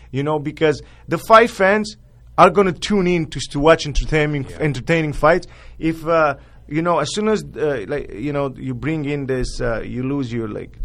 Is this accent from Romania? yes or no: yes; Romania; I'm going to take them to see Dracula, to visit the Dracula Castle as well in my hometown as well.